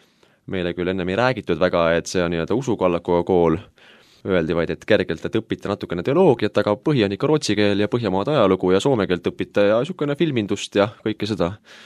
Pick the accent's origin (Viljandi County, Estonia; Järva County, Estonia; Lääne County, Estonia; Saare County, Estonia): Järva County, Estonia; Kaalepi; Jah, ma olen pärit Albu vallast, peaaegu Vargamäelt, selline küla nagu Kaalepi, kust on ka saad samast lähedalt pärit